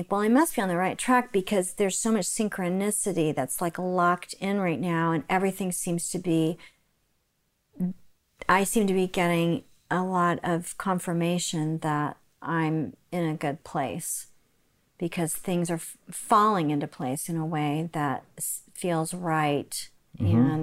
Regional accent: Oklahoma City, Oklahoma, United States; because I grew up in Oklahoma City

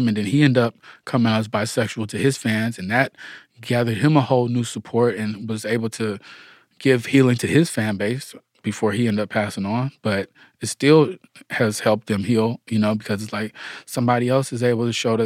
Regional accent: Atlanta, Georgia, United States; I'm just me from Atlanta, you know what I mean? I represent that.

